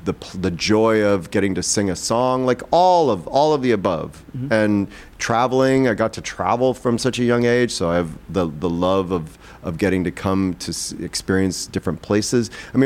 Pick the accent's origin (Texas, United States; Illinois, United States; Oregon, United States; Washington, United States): Illinois, United States; Joliet; And then when I grew up in Joliet, Illinois, outside Chicago.